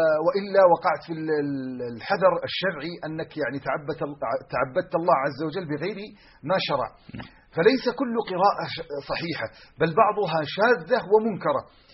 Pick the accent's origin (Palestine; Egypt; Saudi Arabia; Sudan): Saudi Arabia; Najd; وبعض اللهجات عندنا في نجد.